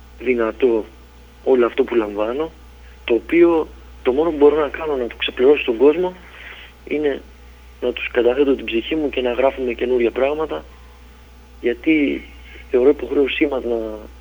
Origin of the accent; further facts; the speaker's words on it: Chania, Crete, Greece; Κατάγομαι από τη Ζούρουα Κηδονίας, την επαρχία Κηδονίας. Μεγάλωσα στα Χανιά